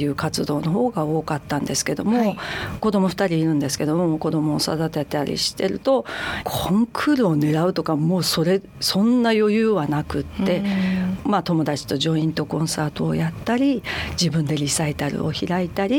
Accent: Kyushu, Japan; 田舎ですから、私九州なんですけれども

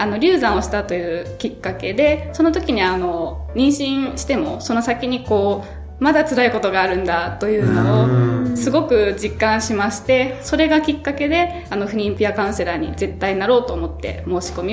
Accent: Hiroshima, Japan; 私広島県なんですけれども、その広島で受けられる場所がないなということで

